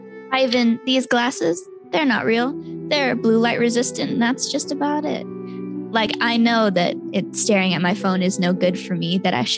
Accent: Hawaii, United States; I grew up in Hawaii, so I've always just been very aware of nature and like my connection to it.

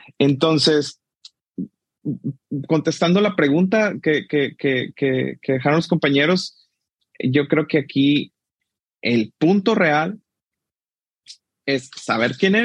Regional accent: Mexico; de México.

